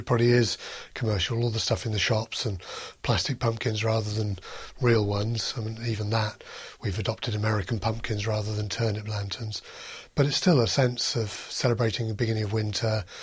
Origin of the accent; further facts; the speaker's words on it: United Kingdom; as a culture, as a British culture, we're not very good at doing rituals.